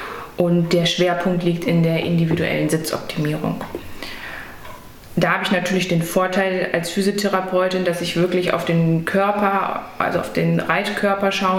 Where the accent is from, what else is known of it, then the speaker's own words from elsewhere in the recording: Hanover, Lower Saxony, Germany; Ich bin in Hannover aufgewachsen, also ein Stadtkind.